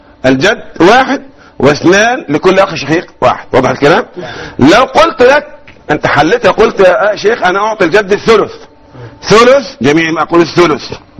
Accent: Egypt; accent: Egyptian; أنا بتكلم مصري

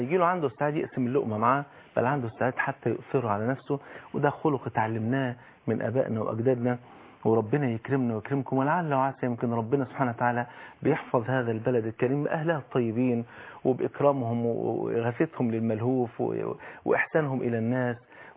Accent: Egypt

